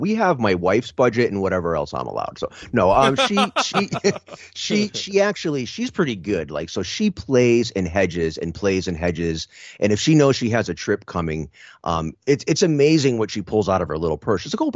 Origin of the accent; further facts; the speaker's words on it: Springfield, Massachusetts, United States; Okay, so I'm from Springfield, you guys. … He was a mayor for two terms here in the late 70s. This is a city that we have deep roots in, and I believe in it.